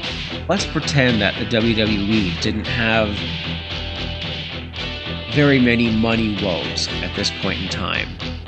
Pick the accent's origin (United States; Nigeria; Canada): Canada; being a Canadian wrestling fan in the 1990s, anyone from my country, from my home and native land, from the Great White North, automatically became my favorite wrestler.